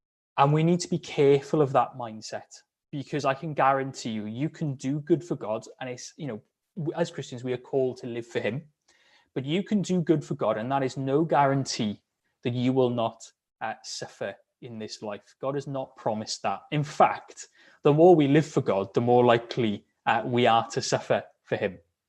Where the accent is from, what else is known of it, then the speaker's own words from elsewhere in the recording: United Kingdom; A horrible thing to think about, isn't it, as British people, to open up and share our feelings with other people.